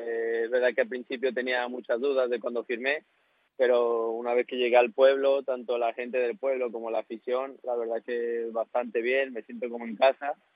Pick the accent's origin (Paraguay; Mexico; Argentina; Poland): Mexico; now in Spain; volvería a tomar la misma decisión de partir de México, porque al final de niño, cuando uno está en México, pues su sueño es jugar en Europa